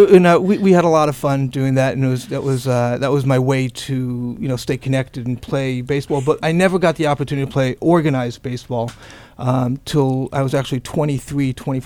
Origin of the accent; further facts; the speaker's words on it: New Jersey, United States; when I was growing up in New Jersey, we played stickball.